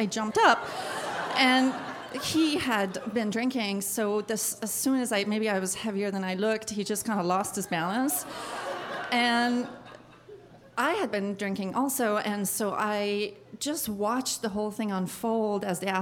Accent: Iran; accent: Persian; English is a second language; the only thing Persian about me was my accent and the ring.

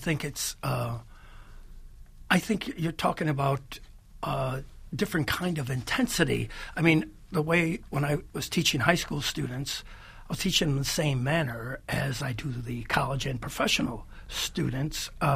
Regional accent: Buffalo, New York, United States; I'm from Buffalo, New York, originally.

